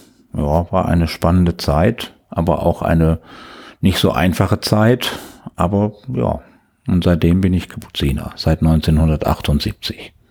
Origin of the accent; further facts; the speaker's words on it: Münster, North Rhine-Westphalia, Germany; in Münster, meiner Heimatstadt